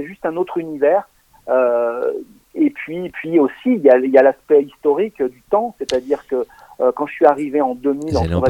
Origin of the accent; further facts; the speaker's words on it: France; pendant 10 ans, j'étais le seul Français à faire des compos, à faire des compos en tant que Français et en chinois.